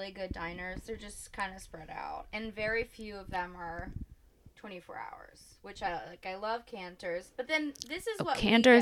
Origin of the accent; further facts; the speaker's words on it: California, United States; Yeah, I didn't, well, because I grew up in the Bay Area